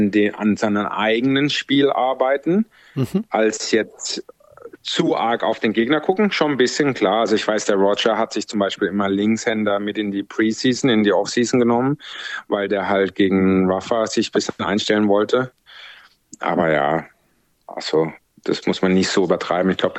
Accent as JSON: {"language": "German", "country": "Germany"}